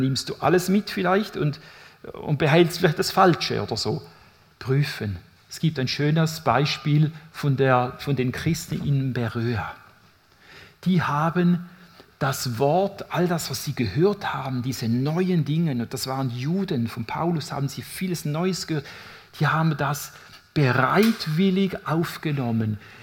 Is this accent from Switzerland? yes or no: yes; St. Gallen, Switzerland; Ich bin aufgewachsen in St. Gallen und ich hatte tolle Glaubensvorbilder